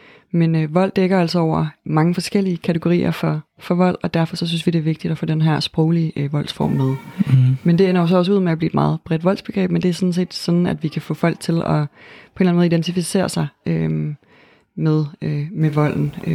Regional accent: North Denmark Region, Denmark; moved away as an adult; now in Copenhagen, Denmark; jeg er 32 år. Jeg bruger hun-hende pronomener. Jeg er født og opvokset i Nordjylland, og så flyttede jeg til København for lige knap 12 år siden.

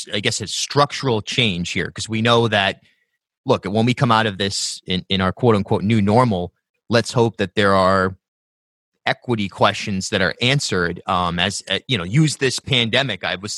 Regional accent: Rhode Island, United States; I grew up in South County

